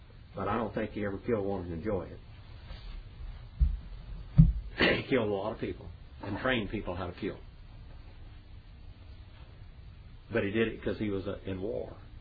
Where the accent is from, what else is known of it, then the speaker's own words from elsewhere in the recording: United States; I use a lot of Native American illustrations because I'm an Indian. I'm one of them savages.